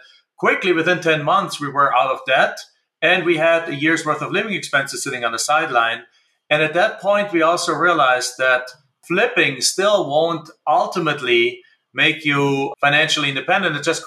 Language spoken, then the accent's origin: English; Germany; now in United States; I'm from Germany. When we came to the United States, we really didn't have any cash